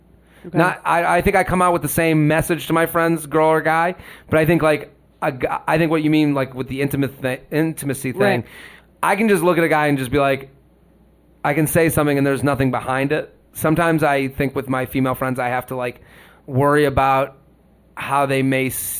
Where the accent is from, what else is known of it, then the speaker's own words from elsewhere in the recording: Massachusetts, United States; now in New York City, United States; we're all from the Boston area.